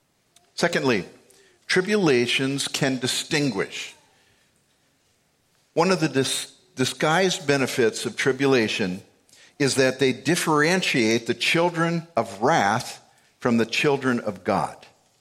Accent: Minnesota, United States; I like a nice, calm lake. I'm a Minnesotan.

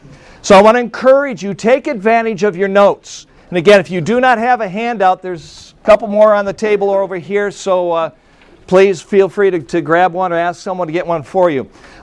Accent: South Bend, Indiana, United States; I hail from South Bend, Indiana, and it's a pleasure to be here with you guys today.

